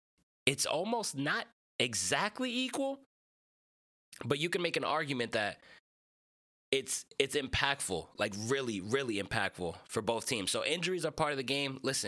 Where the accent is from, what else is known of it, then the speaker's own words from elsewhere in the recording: New Jersey, United States; And I'm from the New Jersey area, so I'm surrounded by plenty of New York Knicks fans.